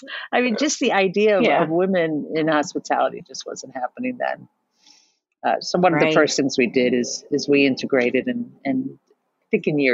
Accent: Manhattan, New York, United States; Now, I'm a native New Yorker, third generation Manhattan. So I always say I come from a very small island, and it is, home.

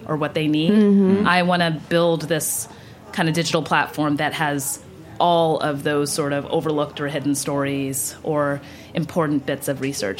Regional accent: Texas, United States; moved away as an adult; now in New York, United States; I'm from Texas, and I moved to New York to enroll in a master's program called Fashion Studies at Parsons School of Design

